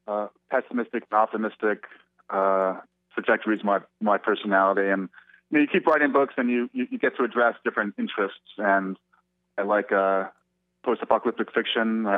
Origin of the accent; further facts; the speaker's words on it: New York, United States; You know, I grew up in New York. There's always noise. There's always some siren.